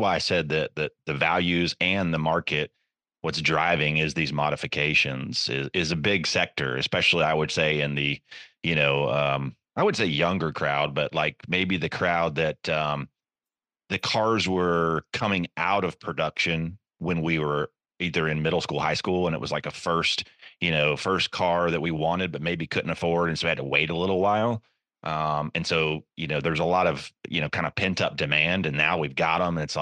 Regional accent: Georgia, United States; there's a guy that he lives in my home state in Georgia

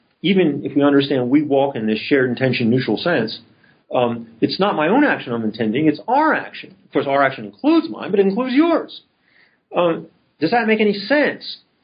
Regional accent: Philadelphia, Pennsylvania, United States; I'm from Philadelphia.

